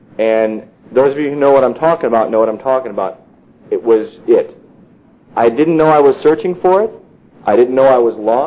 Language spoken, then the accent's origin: English; Michigan, United States; born there; I was born in Michigan in 1969.